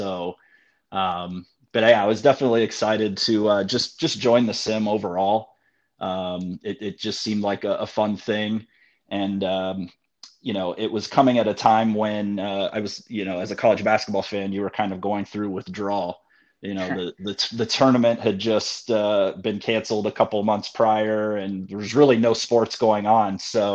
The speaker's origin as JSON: {"language": "English", "region": "Ohio", "country": "United States", "said": "I'm from Ohio. I live there now, so they're about an hour away from me."}